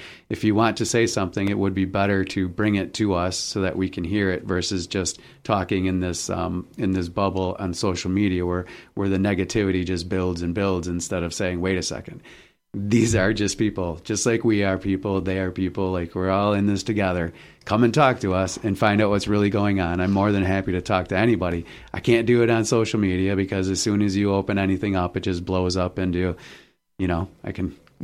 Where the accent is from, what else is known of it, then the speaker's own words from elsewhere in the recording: New Berlin, Wisconsin, United States; So I grew up in New Berlin, which is just a small city like